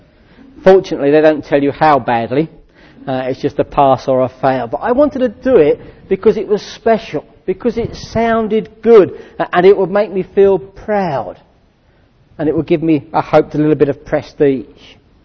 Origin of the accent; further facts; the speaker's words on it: London, United Kingdom; When I was a young lad growing up in London, we were very much aware of it.